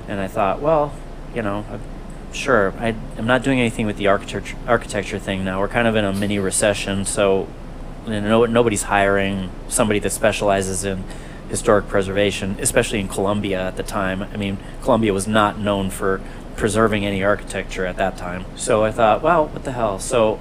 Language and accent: English; Minnesota, United States; I'm like, I'm from Minnesota. This is nothing.